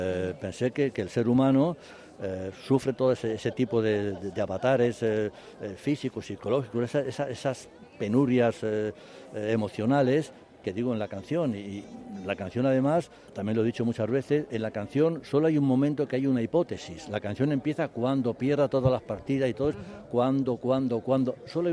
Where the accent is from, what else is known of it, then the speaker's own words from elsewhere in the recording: Madrid, Community of Madrid, Spain; parte de un madrileño, de Chamberí, que soy yo